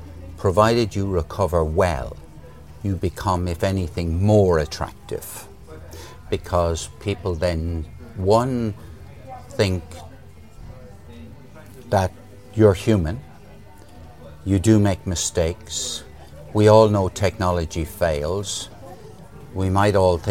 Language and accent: English; Limerick, Munster, Ireland; born there; moved away; also born or lived in United Kingdom; I'm an Irish guy born in Limerick who spent 30 years in the UK and is still in business.